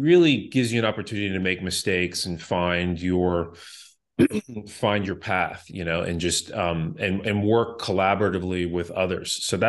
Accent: Bethesda, Maryland, United States; So I started looking at film schools and chose one that was close to my hometown of Bethesda, Maryland, which was American University.

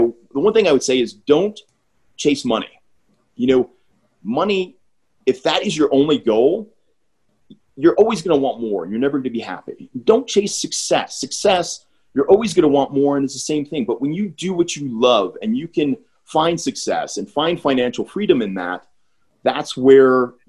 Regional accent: Iselin, New Jersey, United States; also born or lived in Elizabeth; I was a kid. We moved from Elizabeth, New Jersey to this place called Island.

